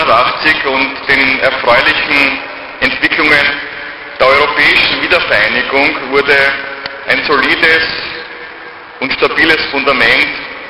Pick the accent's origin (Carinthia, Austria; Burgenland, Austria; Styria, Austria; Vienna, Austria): Burgenland, Austria; Ich habe die professionelle Einstellung der österreichischen Soldatinnen und Soldaten als Burgenländer natürlich im laufenden Assistenzeinsatz an der Staatsgrenze selbst kennen und schätzen gelernt